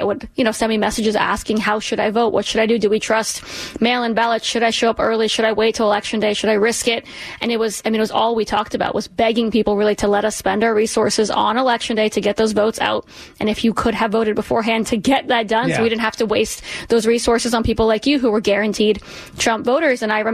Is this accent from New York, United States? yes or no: yes; New York City, New York, United States; growing up here, a daughter of immigrants, but also just growing up in New York City, the dream was to attend some of these schools.